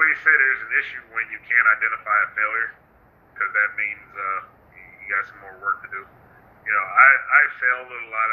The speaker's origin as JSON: {"language": "English", "town": "Washington", "region": "District of Columbia", "country": "United States", "tie": "born or raised there", "lives_now": "Olean, United States", "said": "growing up in Washington D.C., you're talking about a 90% plus African American, you know. So then when I came up here"}